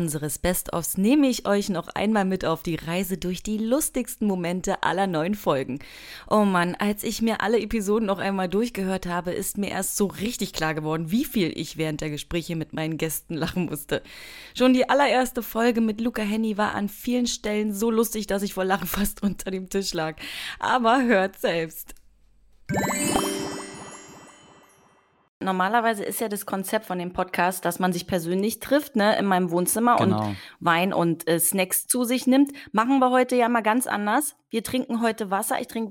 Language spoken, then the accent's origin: German; Potsdam, Brandenburg, Germany; Ich komme aus Potsdam.